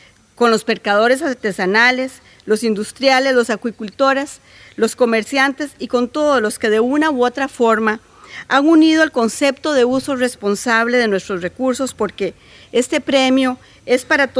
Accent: Costa Rica; Costa Rica, mi país de origen.

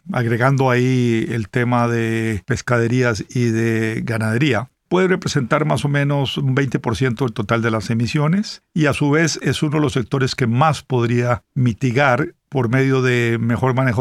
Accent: Costa Rica; Conozco ejemplos de producción, digamos, en mi país, Costa Rica, de café CO2 neutral en las montañas de Dota

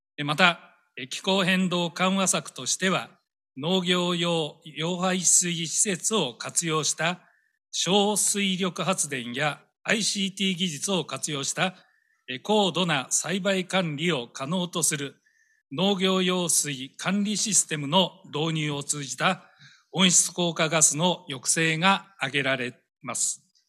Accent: Chiba, Japan; 私の地元の千葉県をはじめ、多くの地域で

